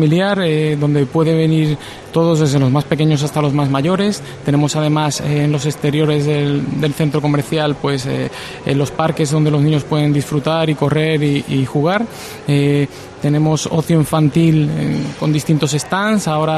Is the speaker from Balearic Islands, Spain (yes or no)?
no; Cádiz, Andalusia, Spain; Yo soy de Cádiz, soy de la Bahía, de aquí cerquita